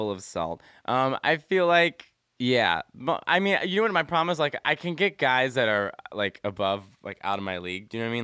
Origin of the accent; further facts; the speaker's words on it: Chicago, Illinois, United States; I am from Chicago. I'm the youngest of three.